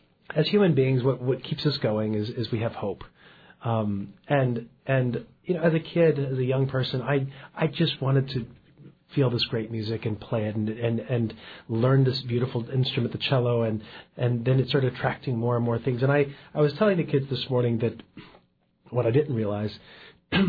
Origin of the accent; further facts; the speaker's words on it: Washington, District of Columbia, United States; I grew up in the Washington, D.C. area.